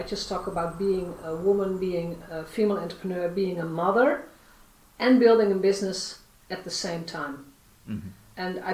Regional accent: Netherlands; English is a second language; I grew up in the Netherlands. We are an international country. So I speak 4 or 5 languages if I have to. I'm not going to do that, but I can understand Spanish, French, and German.

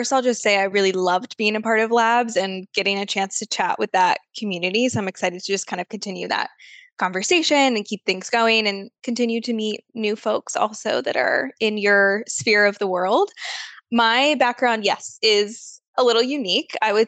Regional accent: Atlanta, Georgia, United States; But I guess quick backstory, I'm from Atlanta. So I went to school at Georgia State University.

